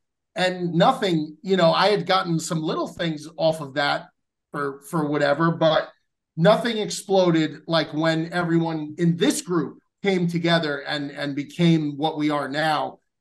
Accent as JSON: {"language": "English", "region": "New York", "country": "United States", "tie": "born or raised there", "said": "Now the Breezy comes to New York, and it comes to my hometown"}